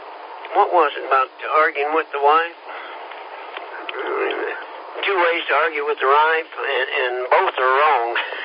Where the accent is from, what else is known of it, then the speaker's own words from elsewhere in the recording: Kansas, United States; I was in the Navy, and I'm from Kansas, and I seen all the beaches I want to see, Dan, but they're still quite beautiful.